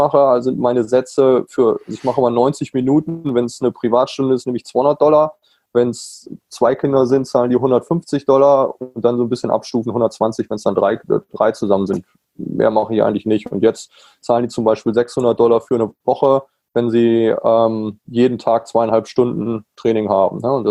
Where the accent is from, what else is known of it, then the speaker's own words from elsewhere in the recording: Germany; now in United States; als Deutscher komme ich da rüber und sage, ich biete einen Camp